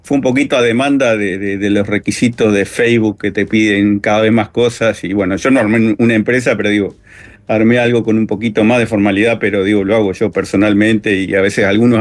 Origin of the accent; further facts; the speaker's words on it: Mercedes, Soriano, Uruguay; vivo acá en Mercedes. Si bien yo no nací en Mercedes, pero desde muy chiquito me trajeron a Mercedes, así que soy mercedario. Vivo acá, por suerte.